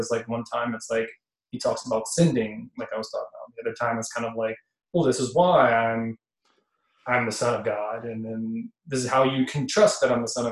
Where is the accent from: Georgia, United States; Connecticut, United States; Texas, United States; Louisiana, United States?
Louisiana, United States; So I'm from South Louisiana. My dad took me hunting since I could walk.